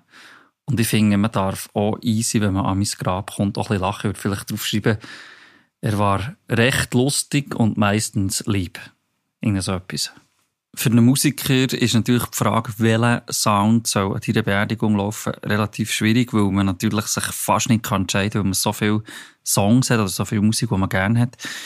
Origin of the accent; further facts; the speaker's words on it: Bern, Switzerland; ich bin 42, ich komme aus Bern